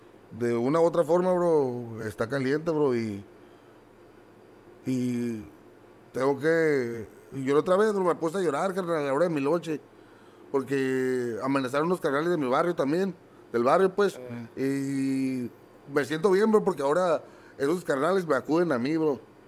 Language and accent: Spanish; Tijuana, Baja California, Mexico; Nací ahí en la Santa Fe, bro. Ahí es un barrio ahí. Toda mi vida he vivido ahí, que era ahí en Tijuana, en la ciudad de Tijuana.